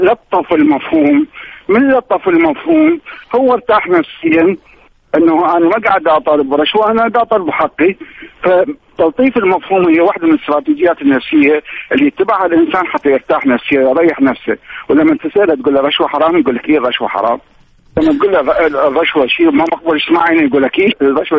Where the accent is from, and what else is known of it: Iraq